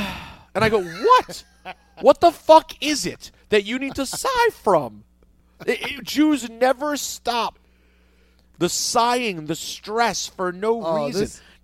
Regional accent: Maryland, United States; I'm from Maryland, correct. Well, when I moved, the DMV as a term actually started, like, as I was leaving D.C.

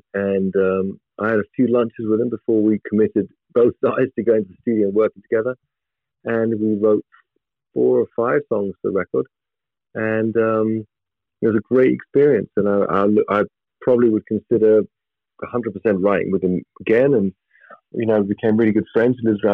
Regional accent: England, United Kingdom; Yeah, I think that we just like, you know, being English and part of our culture is

